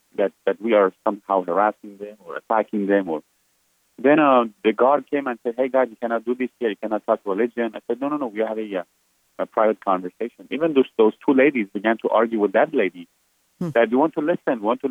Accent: Iran; moved away; I said, I'm from Iran originally. I was born and raised there.

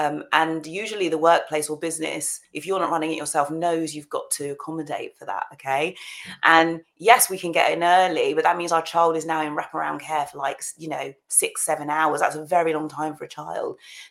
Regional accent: United Kingdom; And then ladder on that, we're British too.

